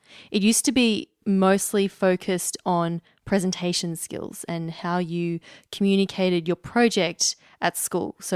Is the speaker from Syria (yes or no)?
no; Melbourne, Victoria, Australia; I'm from Melbourne, Australia, which is officially one of the world's most livable cities